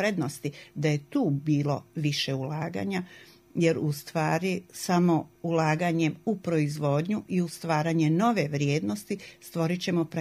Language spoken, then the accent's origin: Serbian; Banja Luka, Republika Srpska, Bosnia & Herzegovina; do 2002. godine živjela van Banja Luke. Morala sam. Ali sam se 2002. godine vratila u Banja Luku, koja je moj rodni grad i koju jako volim.